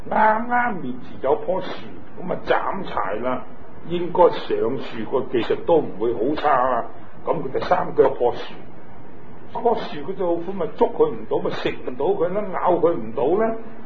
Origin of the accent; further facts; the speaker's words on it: China; 我哋係中国人